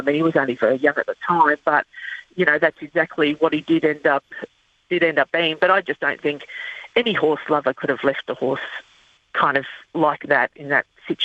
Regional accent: Mona Vale, New South Wales, Australia; because I grew up in Mona Vale on Sydney's northern beaches

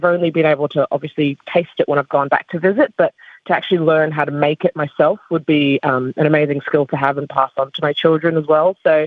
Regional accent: Solomon Islands

